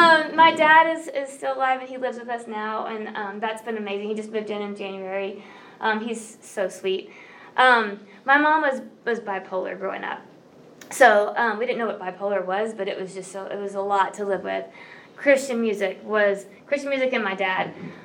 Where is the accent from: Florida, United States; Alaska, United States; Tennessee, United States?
Tennessee, United States; Brentwood; I grew up in Brentwood, but went to a Nazarene church out near Opryland. That's where I grew up.